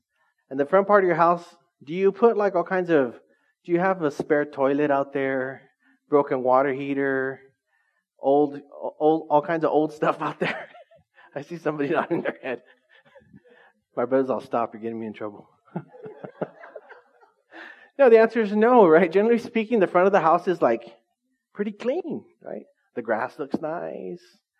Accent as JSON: {"language": "English", "town": "Orange Cove", "region": "California", "country": "United States", "tie": "born or raised there", "said": "True story, I grew up in Orange Cove, all right? I was telling you, I grew up in Orange Cove on 4th Street."}